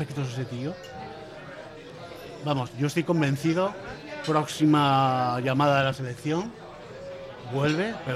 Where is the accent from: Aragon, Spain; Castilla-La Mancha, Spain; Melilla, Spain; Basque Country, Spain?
Basque Country, Spain; Bilbao; No, sí, sí, somos bilbaínos. No, o sea, es verdad, somos muy bilbaínos.